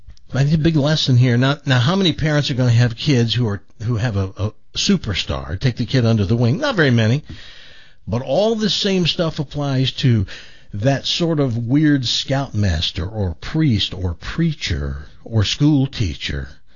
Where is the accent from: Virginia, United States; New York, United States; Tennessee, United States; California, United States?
Tennessee, United States; I'm from the South. I'm from Tennessee. We had a lot of tornadoes. I was in a tornado as a kid.